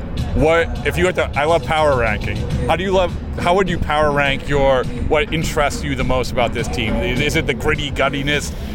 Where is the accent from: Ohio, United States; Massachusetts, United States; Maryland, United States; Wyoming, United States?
Massachusetts, United States; Boston; for me, it was growing up in Boston.